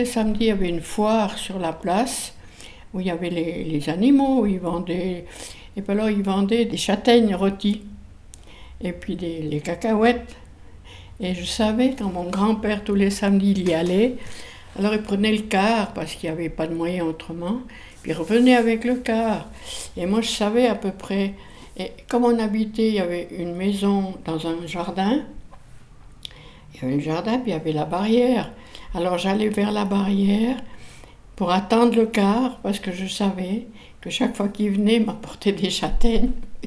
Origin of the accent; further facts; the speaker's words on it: Sion, Valais, Switzerland; Moi, je viens de Sion.